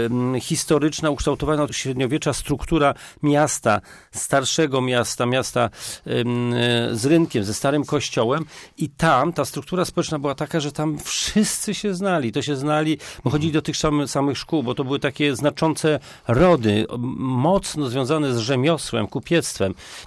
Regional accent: Poznań, Greater Poland Voivodeship, Poland; now in Murowana Goślina, Poland; bo ja się urodziłem w Poznaniu, tu chodziłem do przedszkola, do szkół podstawowych, tutaj kończyłem uniwersytet i gdzieś pod koniec uniwersytetu wyprowadziłem się do Murowanej Gośliny.

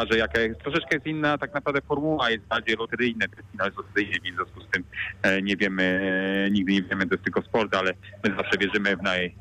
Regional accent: Greater Poland Voivodeship, Poland; Jako Wielkopolanin zawsze temu klubowi kibicowałem, tak jak zresztą innym klubom w Wielkopolsce.

